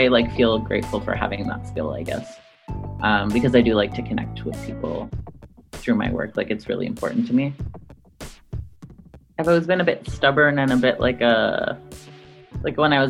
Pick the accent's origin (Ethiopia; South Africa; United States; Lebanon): Lebanon; moved away; when I moved here from Lebanon, if I wanted to call my friends, it was like on a calling card and they were expensive